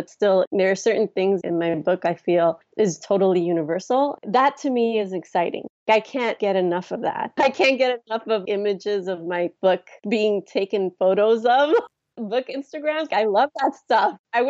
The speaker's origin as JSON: {"language": "English", "region": "New York", "country": "United States", "tie": "born or raised there", "said": "I grew up in New York and I would walk around with a pen and paper all the time writing stuff."}